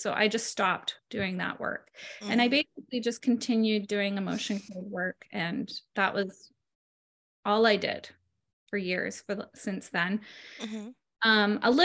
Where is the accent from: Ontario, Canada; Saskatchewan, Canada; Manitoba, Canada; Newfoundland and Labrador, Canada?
Ontario, Canada; also born or lived in Montreal; now in Salt Spring Island, Canada; Basically I live on Salt Spring Island, on the west coast of British Columbia. I grew up in Ontario. I was born in Montreal.